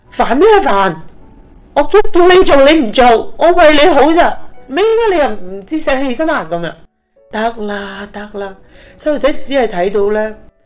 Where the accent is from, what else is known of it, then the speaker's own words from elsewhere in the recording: China; 我很喜欢我们中国人呢有个领导人温家宝总理。